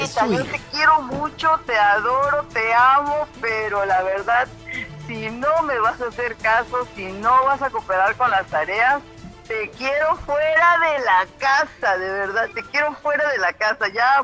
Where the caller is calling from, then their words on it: Querétaro, Mexico; Los llamo de Querétaro.